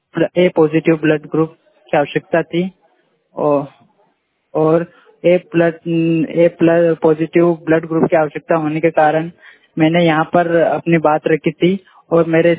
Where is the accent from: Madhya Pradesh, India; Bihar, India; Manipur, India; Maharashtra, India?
Madhya Pradesh, India; Khirala; मैं ग्राम खिराला का रहने वाला हूँ।